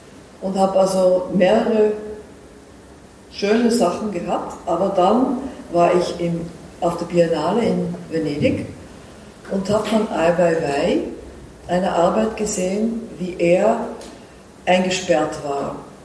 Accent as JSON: {"language": "German", "country": "Netherlands", "second_language": "German", "said": "Also von Anfang an war ich Holländerin, bin ich Holländerin und meine Eltern auch. So, meine Mutter ist eine Vierteljüdin, ihr Vater war eine halber Jude."}